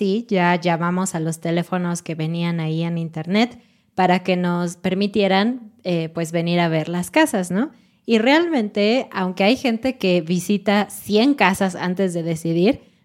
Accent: Mexico; sí somos mexicanos

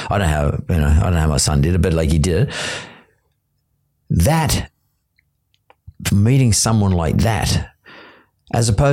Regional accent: New South Wales, Australia; like I grew up in the West

